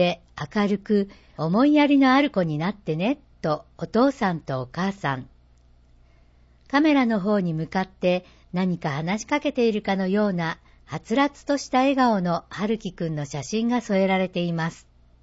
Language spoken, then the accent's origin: Japanese; Aichi, Japan; 私たち愛知県民にとって味噌を使った料理は特に馴染み深いものではないでしょうか。